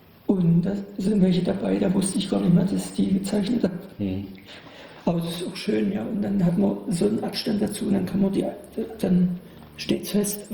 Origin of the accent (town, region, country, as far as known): Bernburg, Saxony-Anhalt, Germany; born or raised there